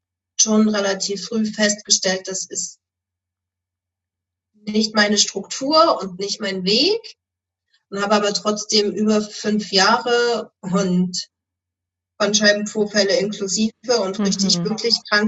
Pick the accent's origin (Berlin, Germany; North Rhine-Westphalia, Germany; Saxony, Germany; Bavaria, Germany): Saxony, Germany; born there; now in Flensburg, Germany; ich bin erstmal eine Frau, bin 36 Jahre alt und lebe mit meinen beiden Kindern in Flensburg, also oben in Norddeutschland. Gebürtig komme ich allerdings aus dem Erzgebirge in Sachsen.